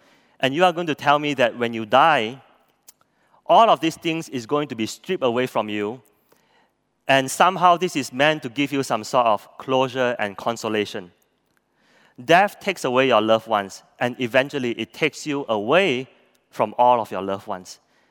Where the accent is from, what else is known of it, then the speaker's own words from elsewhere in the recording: Penang, Malaysia; When I was growing up in Penang, my grandfather was a hawker selling char kway kak at Goh Tiao Lo, or street number 5.